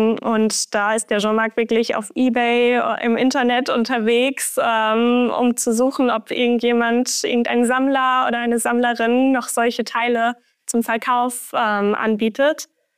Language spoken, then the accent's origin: German; Germany; Ich komme aus Deutschland